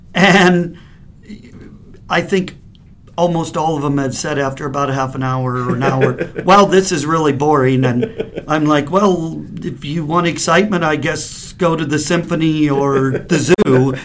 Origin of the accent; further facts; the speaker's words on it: Council Bluffs, Iowa, United States; I remember, I grew up in Council Bluffs, Iowa, so I remember going with my folks to vote.